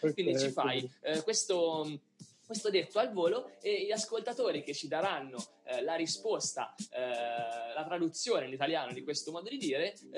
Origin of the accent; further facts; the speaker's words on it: Perugia, Umbria, Italy; da perugino e umbro che un po' si è spostato dalla sua città d'origine